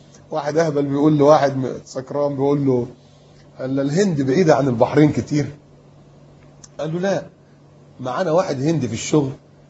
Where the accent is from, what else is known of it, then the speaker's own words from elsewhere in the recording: Upper Egypt, Egypt; born there; والدي صعيدي وأنت عارف الصعيدة يعني إيه، انا صعيدي برضو يعني اتولدت في الصعيد بس ما اعرفش فين الجرجة اللي انا اتولدت فيها دي